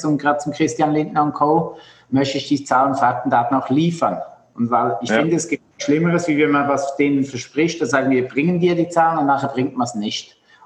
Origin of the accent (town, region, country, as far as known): Switzerland; moved away as an adult; now in Germany